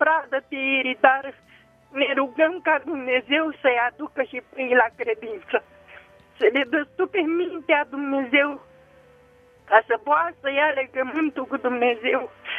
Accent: Sătărăi, Prahova, Romania; sunt din Sătărăi, județul Prahova.

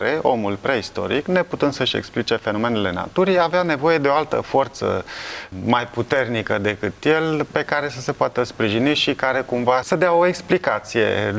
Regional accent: Brașov, Brașov County, Romania; am crescut în Brașov, într-un mediu în care nu se vorbea despre Dumnezeu.

